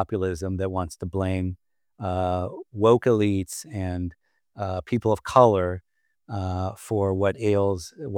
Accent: United States; And it's painful for me as an American to see countries and others like kowtow and kiss his behind.

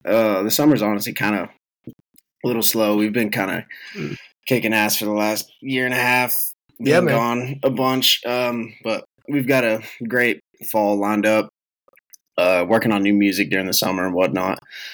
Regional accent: Lubbock, Texas, United States; I mean, I'm born and bred in Lubbock, still haven't left the damn place, but I mean, I wouldn't trade it for the world.

